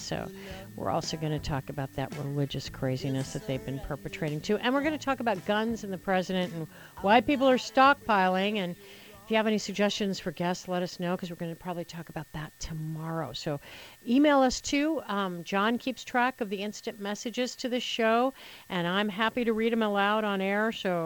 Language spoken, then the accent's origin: English; Puerto Rico; I grew up in Puerto Rico, and there's no way I'm drinking bad coffee.